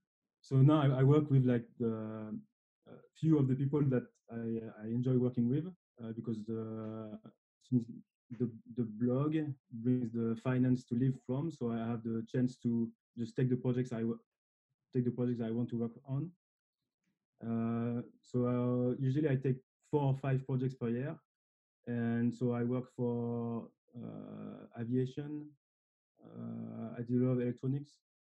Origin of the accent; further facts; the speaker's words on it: Lille, Hauts-de-France, France; Okay, so I'm from the very north of France, so a city called Lille.